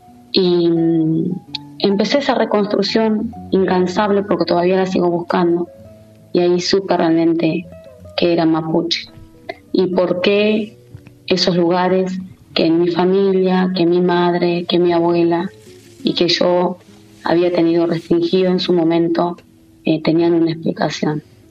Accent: Valcheta, Río Negro, Argentina; born there; Yo nací en Balcheta, en lo que nosotros llamamos la línea sur de Río Negro, que está por la ruta 23, conocida, ¿no? Que también eso une el mar a la cordillera. Y es un pueblo que hoy está rondando aproximadamente los 7.000 habitantes.

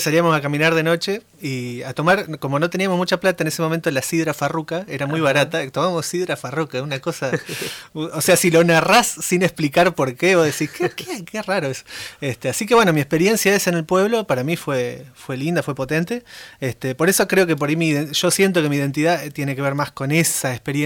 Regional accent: Sastre, Santa Fe, Argentina; yo nací en Santa Fe, pero me crié en un pueblito que se llama Sastre

